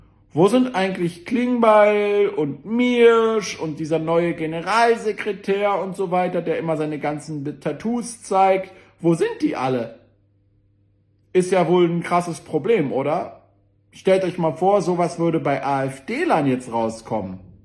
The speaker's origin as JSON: {"language": "German", "region": "Berlin", "country": "Germany", "said": "Also ich sage euch eine Sache als Berliner, ne?"}